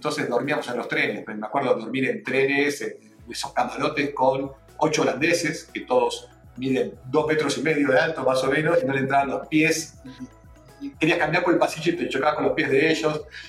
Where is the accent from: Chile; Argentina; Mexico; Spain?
Argentina; es como decimos los argentinos